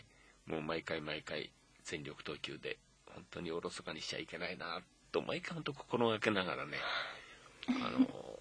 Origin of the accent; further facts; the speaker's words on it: Tokyo, Japan; なんせその頃の東京生まれ東京育ちですから、食べ物はないしね